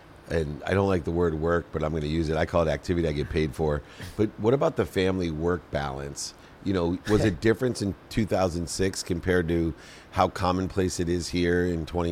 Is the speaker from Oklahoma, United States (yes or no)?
no; Akron, Ohio, United States; I grew up in Akron, Ohio, with a single mom, six kids. She packed my dinner in a paper bag, worked two jobs.